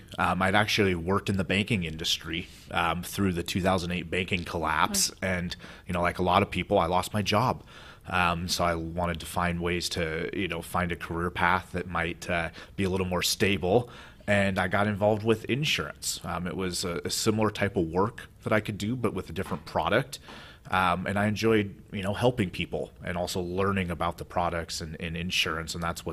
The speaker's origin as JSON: {"language": "English", "town": "Marysville", "region": "Washington", "country": "United States", "tie": "born or raised there", "said": "I loved growing up in Marysville, but, you know, like most young adults, right, you want to get away from your parents and such. So lived in Everett for a while with my guy friends."}